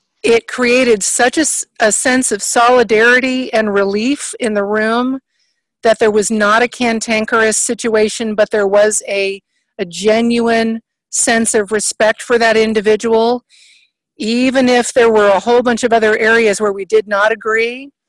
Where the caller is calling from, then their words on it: Del Mar, California, United States; So I'm calling from Del Mar, California, Southern California.